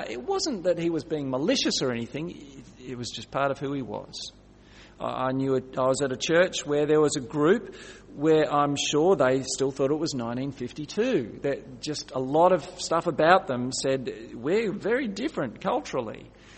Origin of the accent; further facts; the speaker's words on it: Australia; And I grew up in Australia with just my immediate family.